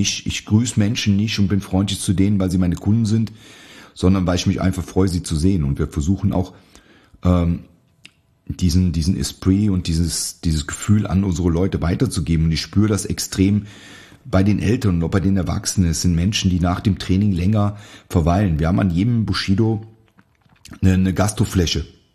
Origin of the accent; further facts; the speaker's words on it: North Rhine-Westphalia, Germany; in meiner Heimat trainiert, in der Nähe von Aachen.